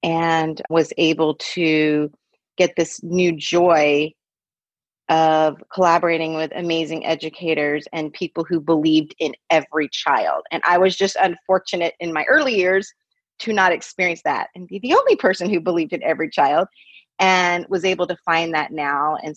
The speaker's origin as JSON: {"language": "English", "region": "the South", "country": "United States", "tie": "born or raised there", "said": "when I was in second grade, growing up in the South after the Civil Rights Movement"}